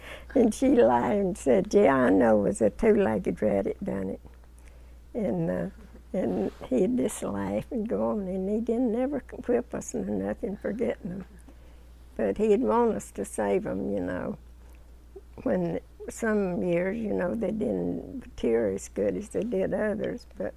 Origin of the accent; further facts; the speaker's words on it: Straight Mountain, Alabama, United States; I grew up on Straight Mountain.